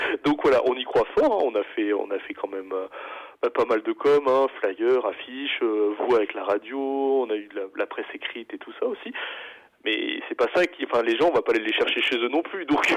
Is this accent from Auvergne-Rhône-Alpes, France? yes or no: yes; Auvergne-Rhône-Alpes, France; je suis pas natif d'ici en fait, moi je suis natif de la Drôme